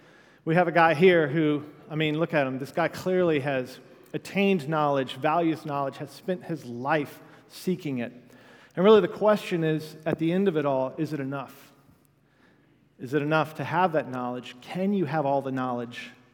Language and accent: English; Virginia Beach, Virginia, United States; I grew up in Virginia Beach, in a suburb of Virginia Beach